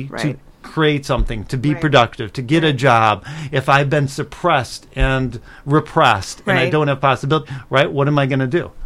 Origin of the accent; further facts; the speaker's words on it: Chicago, Illinois, United States; I'm a guy from Chicago, and there's been a lot of violence in Chicago.